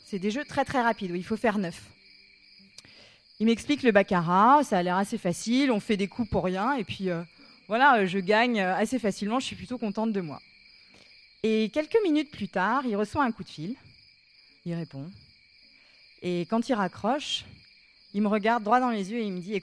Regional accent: Paris, Île-de-France, France; Je leur dis que je viens de Paris

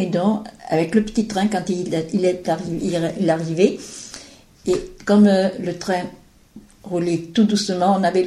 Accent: Piégut, Nouvelle-Aquitaine, France; born there; Je suis née à Piégut et j'ai 89 ans.

